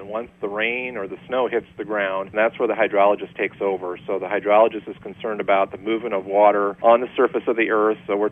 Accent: Davenport, Iowa, United States; I'm originally from Davenport, Iowa, so I grew up in eastern Iowa, and I went to school at Iowa State

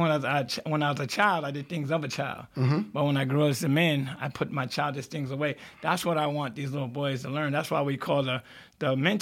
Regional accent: Troy, United States; I'm from Troy.

